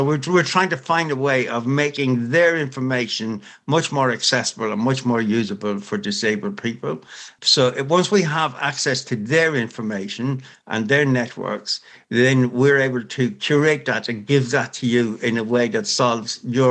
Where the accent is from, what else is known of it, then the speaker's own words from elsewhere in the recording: Ireland; As an Irish person, we say to be sure, to be sure.